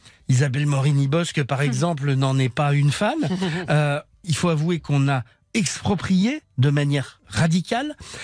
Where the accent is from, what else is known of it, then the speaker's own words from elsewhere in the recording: Auvergne-Rhône-Alpes, France; Enfin, je suis de Savoie, pas mal.